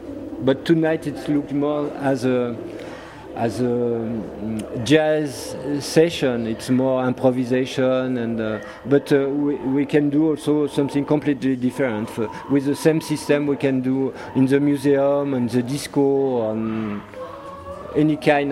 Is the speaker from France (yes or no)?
yes; France; English is a second language; now in Berlin, Germany; I'm from France, but I'm living in Berlin.